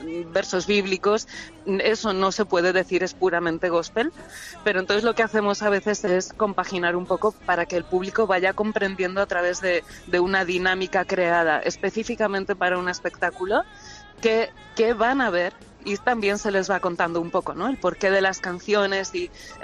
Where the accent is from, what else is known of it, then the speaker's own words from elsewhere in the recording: Galicia, Spain; porque yo soy gallega